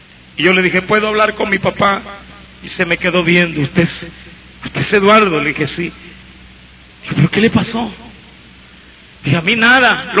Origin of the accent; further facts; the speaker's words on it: Guatemala; mi conversión fue sonada en Guatemala. Fui a mi pueblo a ver a mi padre.